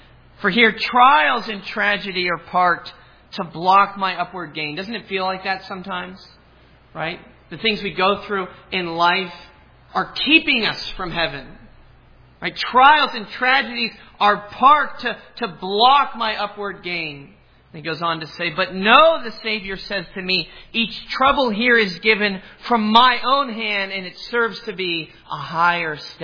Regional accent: Hollidaysburg, Pennsylvania, United States; And we were going to a restaurant that wasn't in my hometown in Hollidaysburg, but in a town, a couple towns over, that was very small, farm town, dairy farmers.

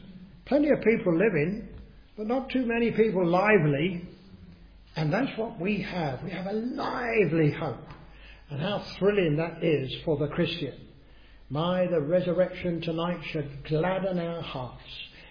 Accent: England, United Kingdom; Of course, we're English, most of us, and it's a stiff upper lip sort of thing

